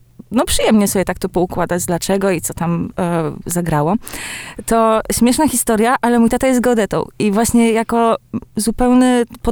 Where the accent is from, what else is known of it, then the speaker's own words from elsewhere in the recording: Olsztyn, Warmian-Masurian Voivodeship, Poland; No i właśnie wychowałam się w Olsztynie, pomiędzy jednym a drugim jeziorem.